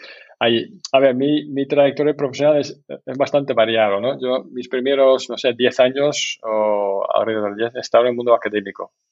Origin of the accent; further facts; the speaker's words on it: Netherlands; Spanish is a second language; now in Madrid, Spain; Yo soy de los Países Bajos, ¿no? Que se llama hoy en día. Antes se decía Holanda. Soy holandés, pero también se dice ahora que soy neerlandés. Y llevo aquí en España ya 21 años. O sea, mucho tiempo. Madrid es la ciudad donde más he vivido de mi vida